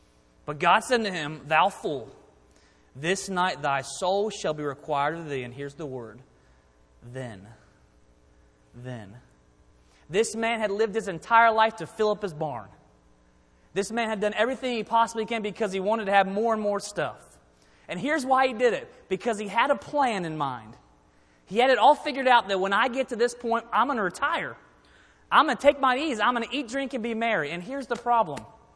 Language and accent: English; Maryland, United States